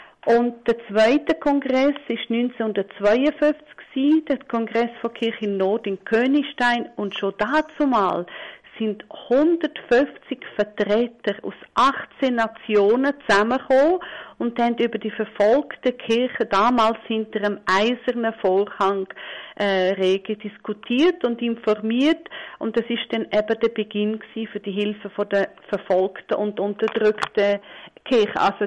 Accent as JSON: {"language": "German", "region": "Graubünden", "country": "Switzerland", "said": "weil ich bin ja also Retoromanin. Ich stamme aus der Surselve, aus Graubünden"}